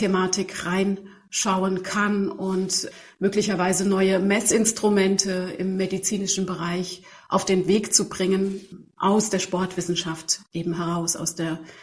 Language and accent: German; Hesse, Germany; born there; 47 Jahre. Also ich mache mein Leben lang eigentlich schon Sport und das Ganze natürlich geboren im Taunus in einer wunderbaren Umgebung.